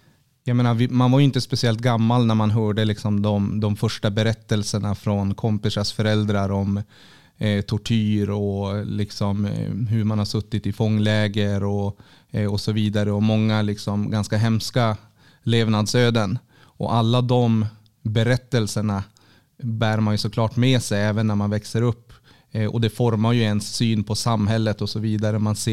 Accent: Piteå, Norrbotten County, Sweden; Jag kommer ju ursprungligen ifrån Piteå, där jag växte upp. Och jag växte upp i ett område som kallades Tunnan.

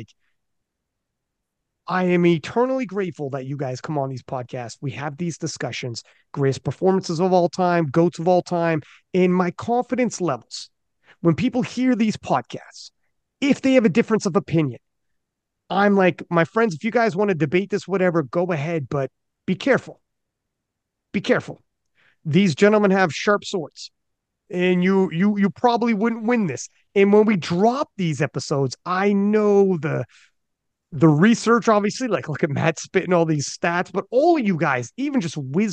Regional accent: Canada; Look, I'm Canadian.

